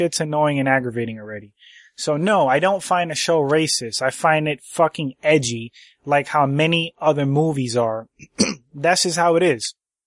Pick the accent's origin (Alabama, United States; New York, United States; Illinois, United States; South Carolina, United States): New York, United States; It's a mixed group in New York City. I grew up in New York.